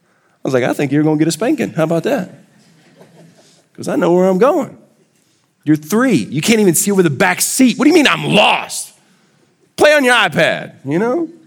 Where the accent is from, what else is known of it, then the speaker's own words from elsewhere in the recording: Houston, Texas, United States; moved away as an adult; my wife and I moved here from Houston. I spent the first 40 years of my life in Houston, and Houston is a massive city. It's the third largest city in America, 140 nations represented